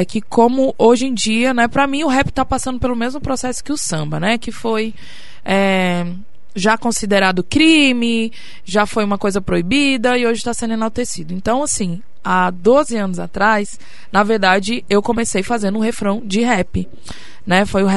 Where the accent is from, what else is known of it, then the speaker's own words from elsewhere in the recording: Brasília, Federal District, Brazil; now in Curitiba, Brazil; Sou brasiliense, radicado em Curitiba há 15 anos e comecei a cantar profissionalmente aqui também.